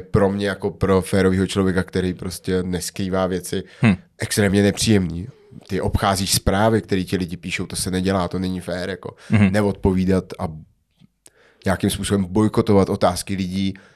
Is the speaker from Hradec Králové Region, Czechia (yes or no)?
yes; Hradec Králové, Hradec Králové Region, Czechia; also born or lived in Brno; Hele, původem jsem z Hradce Králové.